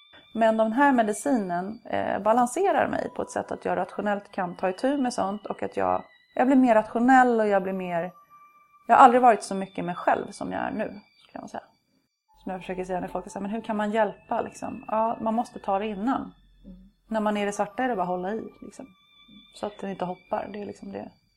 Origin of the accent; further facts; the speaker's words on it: Täby, Stockholm County, Sweden; also born or lived in Borås; Jag är uppvuxen i Täby i Djurgårdsland. Jag är född i Borås från början, men när vi var 8 år så flyttade jag till Täby.